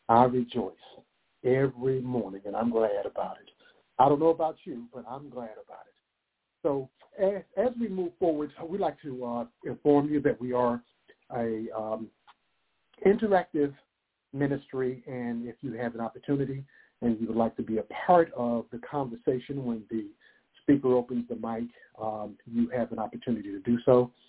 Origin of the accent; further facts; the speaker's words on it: Princeton, West Virginia, United States; from out of Princeton, West Virginia, my hometown